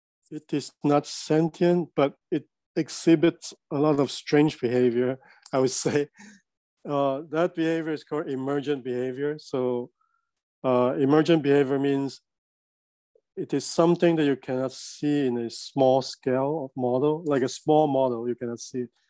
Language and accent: English; Hong Kong; English is a second language; now in United States; I grew up in Hong Kong, but then I moved to US in 1994, just before the turnover.